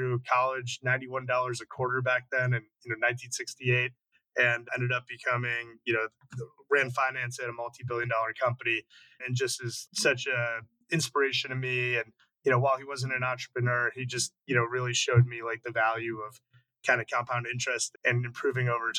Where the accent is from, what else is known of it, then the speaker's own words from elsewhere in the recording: Glenview, Illinois, United States; I grew up in Glenview, which is just north of Chicago.